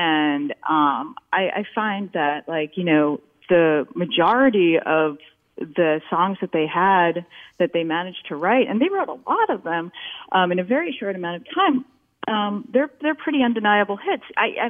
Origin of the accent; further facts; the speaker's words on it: Long Island, New York, United States; I mean, so I'm just like this shy kid, you know, growing up on Long Island.